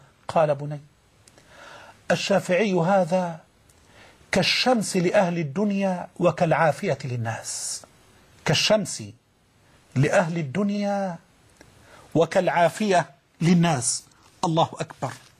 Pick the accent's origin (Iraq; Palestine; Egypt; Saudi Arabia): Egypt; الرواية المحفوظة عندنا كمصريين